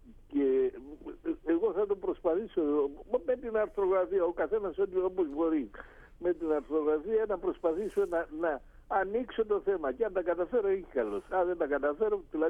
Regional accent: Cyprus; moved away as an adult; Είμαι Κύπριος που ζω εδώ πέρα πολλά χρόνια, από το 59, αλλά εξακολουθώ να αγαπάω και να προσέχω την Κύπρο και να την σκέφτομαι.

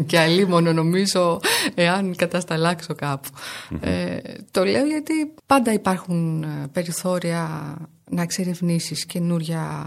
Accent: Syros, South Aegean, Greece; μετά το νησί μου. Συνήθως στη Σύρο γίνονται οι πρώτες παρουσιάσεις

